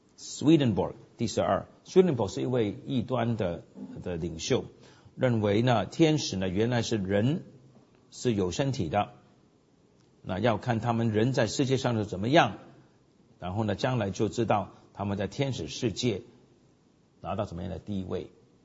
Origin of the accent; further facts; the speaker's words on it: China; 我们中国人讲仙，对不对啊